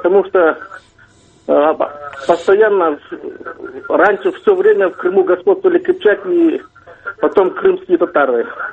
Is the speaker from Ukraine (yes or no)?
no; Bishkek, Kyrgyzstan; я из Бишкека, историк я.